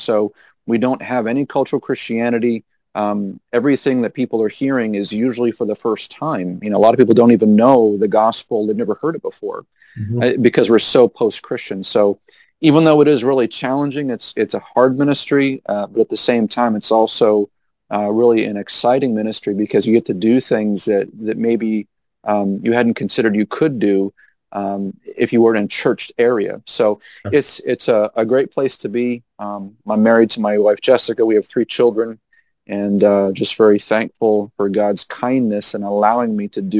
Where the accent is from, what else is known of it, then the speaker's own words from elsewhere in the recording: Gilmanton, New Hampshire, United States; wife and I ended up moving back to Gilmanton, and we planted the church that we're in right now in my hometown. So I get to minister, you know, in my old neighborhood with people I used to know as a kid.